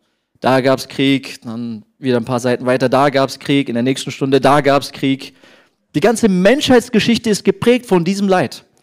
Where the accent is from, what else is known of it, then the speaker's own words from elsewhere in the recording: Munich, Bavaria, Germany; Ich komme aus München, bin angestellt in der Zionkirche Augsburg